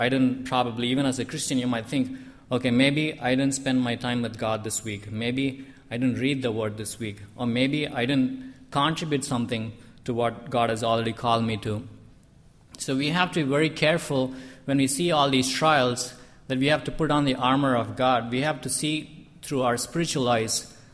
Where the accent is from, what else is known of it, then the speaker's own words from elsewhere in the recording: India; When I grew up in India, like, for the longest time, like, up until when I was in college